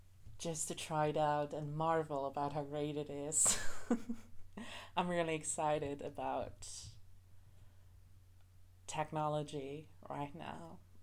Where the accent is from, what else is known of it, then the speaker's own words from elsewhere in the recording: Brandenburg, Germany; It's easier to say I am from Berlin than I'm from this obscure little town about an hour east from Berlin, you know.